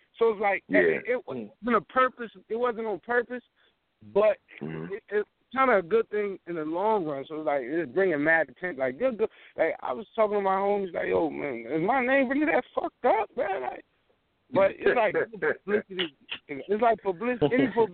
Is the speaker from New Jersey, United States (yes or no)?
yes; Trenton, New Jersey, United States; I'm from Trenton, New Jersey. You know what I'm saying?